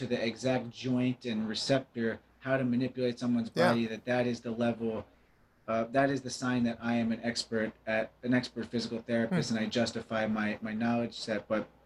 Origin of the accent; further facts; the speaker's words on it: New Jersey, United States; I'm from New Jersey, like the whole Shore Conference, if you will.